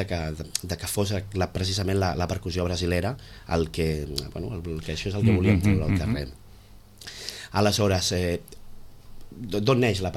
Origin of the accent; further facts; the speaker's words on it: Barcelona, Catalonia, Spain; Sí, som de Barcelona, els vam